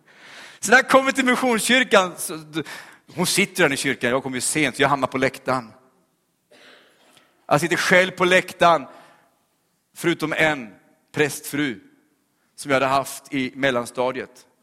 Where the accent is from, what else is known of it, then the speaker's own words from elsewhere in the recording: Oskarshamn, Kalmar County, Sweden; I min hemstad Oskarshamn, det är ungdomsväckelse som berör starkt samtliga kyrkor. Jag som var uppvuxen i pingsthem ville inte ha någonting att göra med Jesus.